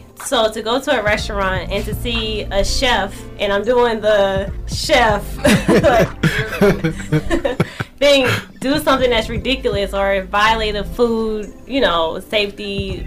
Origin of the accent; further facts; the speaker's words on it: New Orleans, Louisiana, United States; Because I'm from New Orleans, I always would have so much respect for Leah Chase.